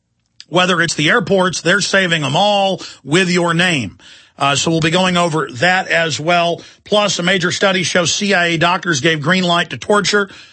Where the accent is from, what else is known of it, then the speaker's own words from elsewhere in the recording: Dallas, Texas, United States; born there; At Parkland Memorial Hospital, where I was born in Dallas and where they took Kennedy when he was dead